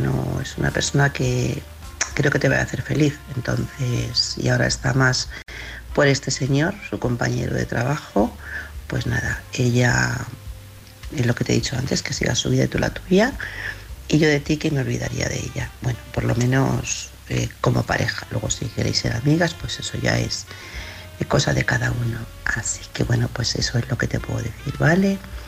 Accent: Madrid, Community of Madrid, Spain; de Madrid

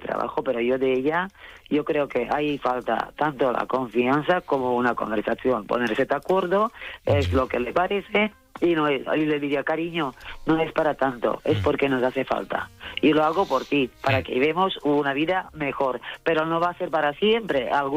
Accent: Slovakia; now in Spain; Soy de Eslovaquia, vivo en provincia valenciana.

